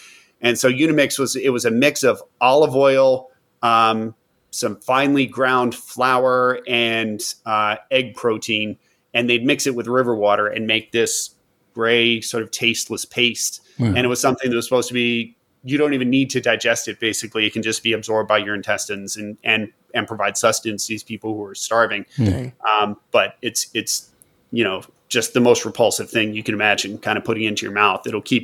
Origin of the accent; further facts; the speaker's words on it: West Virginia, United States; I'm from West Virginia. I grew up in a small town in West Virginia.